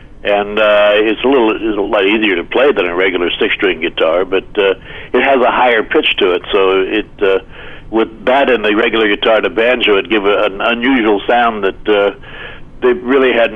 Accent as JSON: {"language": "English", "region": "Hawaii", "country": "United States", "tie": "born or raised there", "said": "We were listening to … we were listening to … a lot of calypso music and a lot of Hawaiian music."}